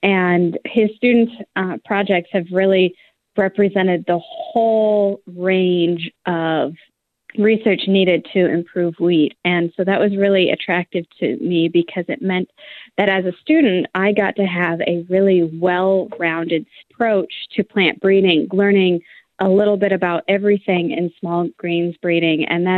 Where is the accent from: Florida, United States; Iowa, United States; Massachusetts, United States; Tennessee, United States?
Iowa, United States; I'm from Iowa. I grew up in the middle of corn and soybean fields